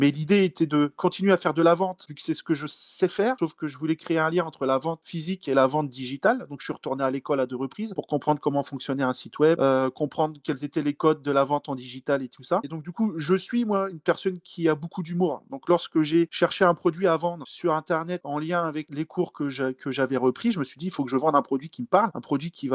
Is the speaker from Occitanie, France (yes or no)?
no; Reims, Grand Est, France; je travaillais pour un club de football chez moi, à Reims.